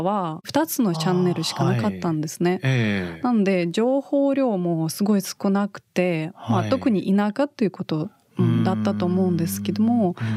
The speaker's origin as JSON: {"language": "Japanese", "region": "Primorsky Krai", "country": "Russia", "tie": "born or raised there", "said": "私、まあ、ロシア生まれ沿海地方なんですけれども"}